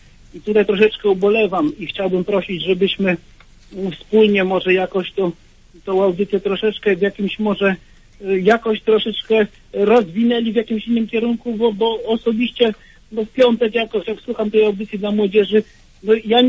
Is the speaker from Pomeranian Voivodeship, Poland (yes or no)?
no; Lublin, Lublin Voivodeship, Poland; jestem z Lublina